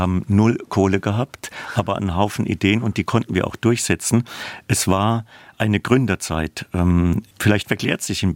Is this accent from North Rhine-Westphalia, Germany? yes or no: no; Speyer, Rhineland-Palatinate, Germany; weil ich in Speyer aufgewachsen bin.